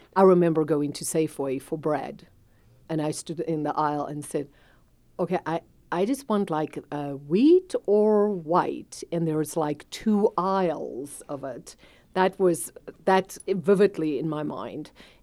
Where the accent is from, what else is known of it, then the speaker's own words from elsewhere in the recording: South Africa; moved away as an adult; now in United States; Growing up in South Africa, we were sanctioned for years.